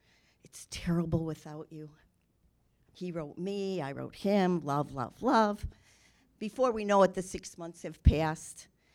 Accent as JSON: {"language": "English", "town": "Chicago", "region": "Illinois", "country": "United States", "tie": "born or raised there", "moved": "as an adult", "said": "I flew back to Chicago, my hometown, to visit my family"}